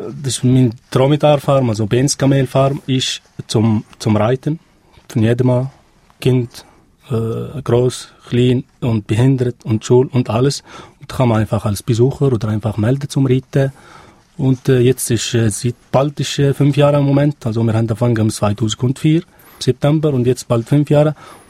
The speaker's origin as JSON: {"language": "German", "region": "South Tunisia", "country": "Tunisia", "second_language": "German", "said": "ich komme aus Tunesien, ganz genau aus Südtunesien."}